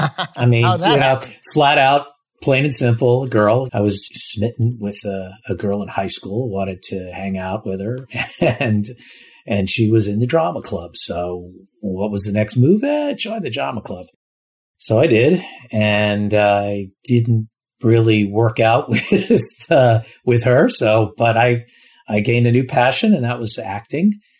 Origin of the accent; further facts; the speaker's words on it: Florida, United States; also born or lived in Washington, D.C. / Connecticut; I was born in Washington, D.C. and spent most of my life on the East Coast. My younger childhood up in a small town in Connecticut. Moved down to Florida with my family around 1977.